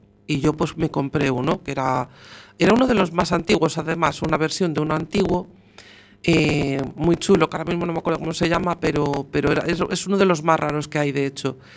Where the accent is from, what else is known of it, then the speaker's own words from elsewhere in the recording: Madrid, Community of Madrid, Spain; moved away as an adult; yo nací en Madrid y viví en Madrid hasta los 22 años que me vine para aquí. Y ahora tengo 46, que cumplo 47, pues fíjate, eché más de media vida ya aquí en Galicia.